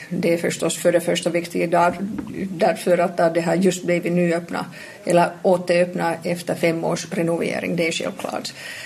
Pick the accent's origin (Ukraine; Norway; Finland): Finland; Ja, som du vet, alltså, jag kommer från Finland, så jag kan säga.